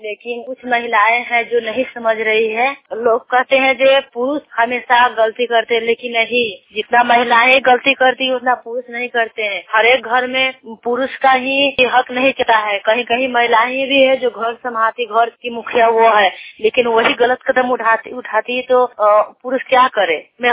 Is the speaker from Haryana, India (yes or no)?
no; Balipur Dariya, Bihar, India; मैं बालीपुर दरिया से हूँ। पोस्ट खाना थाना कुआने जिला मुजफ्फरपुर।